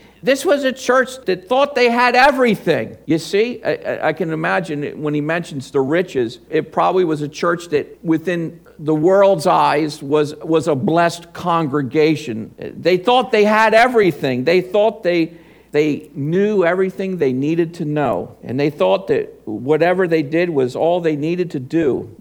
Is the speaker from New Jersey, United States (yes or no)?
yes; New Jersey, United States; people know that I'm from South Jersey because it's water.